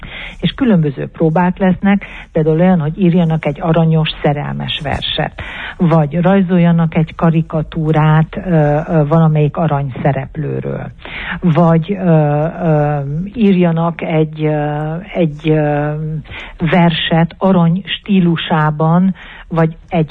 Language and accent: Hungarian; Transylvania, Romania; büszkék vagyunk arra, hogy mi erdélyi magyarok vagyunk.